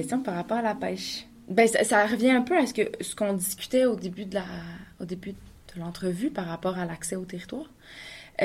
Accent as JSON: {"language": "French", "region": "Quebec", "country": "Canada", "said": "Par chez moi, je viens de la Haute-Outaouais, il y a comme vraiment moins d'orignaux."}